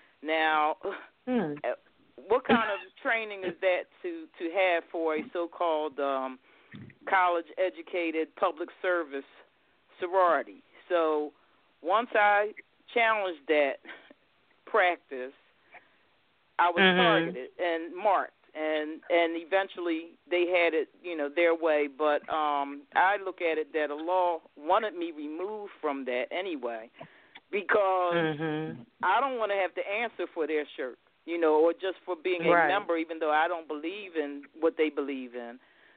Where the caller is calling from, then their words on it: Philadelphia, Pennsylvania, United States; I'm calling from Philadelphia.